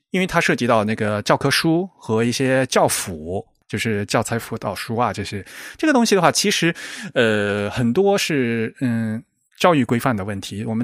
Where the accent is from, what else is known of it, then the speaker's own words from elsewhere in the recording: Fujian, China; 我是福建的，我也是六三制的。